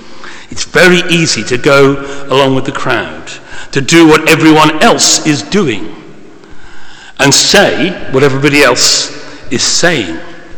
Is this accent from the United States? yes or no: no; England, United Kingdom; when I was growing up a long time ago, I was not allowed my dessert, or me pudding as it was in where I grew up in England